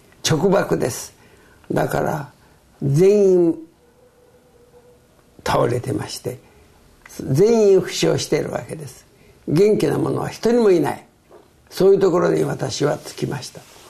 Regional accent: Hiroshima, Japan; 私は小さい時から広島で育ってますから、広島の地理はよく分かってるんで

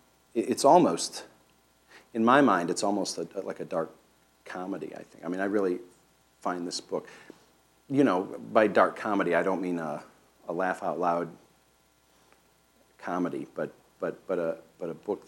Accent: Ohio, United States; accent: Ohio; And I said, I'm from Ohio, I don't have an accent. And they'd say, yeah, you do, you have an Ohio accent

